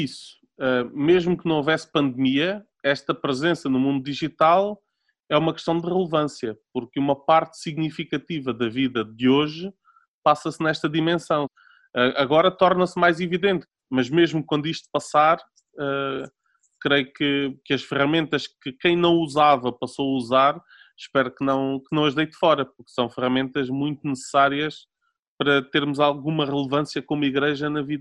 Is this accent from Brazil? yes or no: no; Alentejo, Portugal; como sou alentejano posso contar piadas de alentejanos